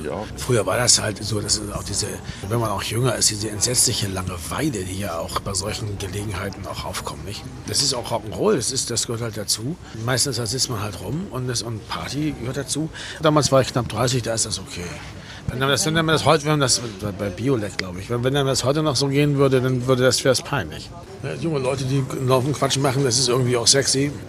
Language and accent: German; North Sea coast, Germany; Also ich bin auch an der Nordsee aufgewachsen.